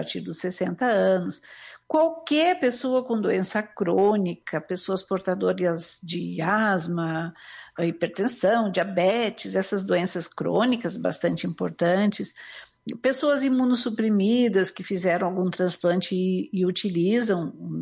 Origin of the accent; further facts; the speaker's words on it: South Region, Brazil; nós como brasileiros e pessoas que enfrentam o nosso inverno, nós aqui no sul